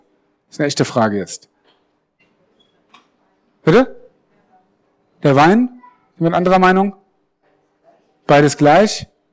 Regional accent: Northern Germany, Germany; Ich bin Norddeutscher, ja

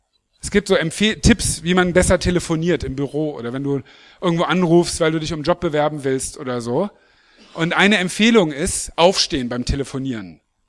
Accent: Lower Saxony, Germany; also ich bin in Niedersachsen zur Schule gegangen, da gab es sowas nicht

